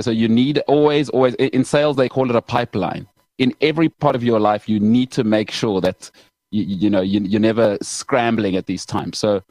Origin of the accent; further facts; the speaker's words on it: Johannesburg, Gauteng, South Africa; I grew up in Joburg.